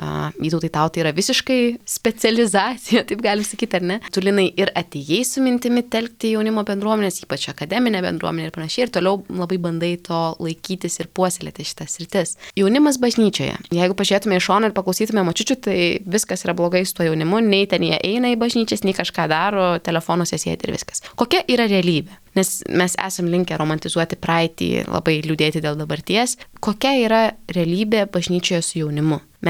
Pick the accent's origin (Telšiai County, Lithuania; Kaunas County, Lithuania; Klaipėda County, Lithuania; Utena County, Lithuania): Utena County, Lithuania; Utena; now in Vilnius, Lithuania; man bent jau ten, kur aš iš Utenos kilus, man atrodo, kad jis yra labiau telkiantis, negu tarkim Vilniuje, kur man pačiai irgi atsikrausčius buvo didelis iššūkis rasti parapiją